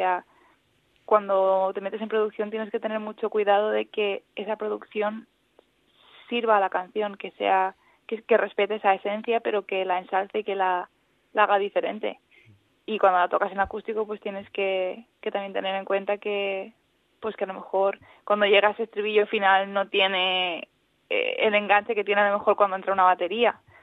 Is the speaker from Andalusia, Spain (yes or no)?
no; Alcora, Valencian Community, Spain; now in London, United Kingdom; Mi padre es británico y mi madre española. Me crié en, bueno, en Alcora, en Castellón, y ahora ya llevo unos cuantos años viviendo en Londres.